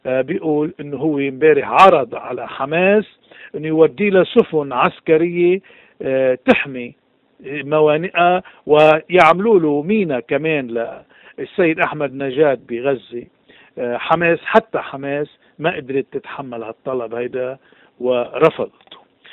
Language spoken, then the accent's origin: Arabic; Lebanon; بأحسن الأحوال نحن كلبنانيين من مصلحتنا أنه نوقف على الحياد وما نصوت.